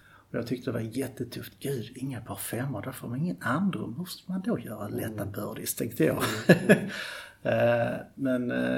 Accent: Landskrona, Skåne, Sweden; Eftersom jag är skåning och vi har vinden, uppväxt i Landskrona, banan ligger vid kusten

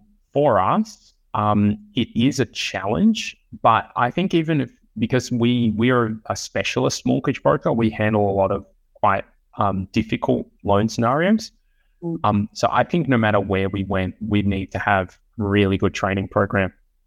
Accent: Australia; So it's kind of hard being an Australian to identify what are Australians good at and what are we bad

